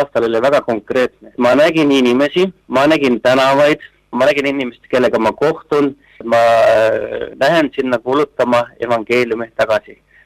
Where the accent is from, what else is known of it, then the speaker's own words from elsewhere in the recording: South Estonia, Estonia; Ma kasvasin üles Lõuna-Eestis luterlikus perekonnas vanema ja vanaisaga